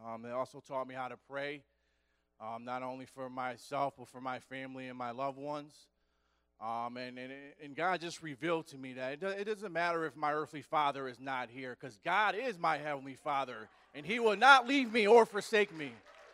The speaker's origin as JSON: {"language": "English", "town": "Rochester", "region": "New York", "country": "United States", "said": "I'm from Rochester, New York. I'm 33 years old, and just like my brother Brian, I was raised up in a church, single parent with two brothers and two sisters."}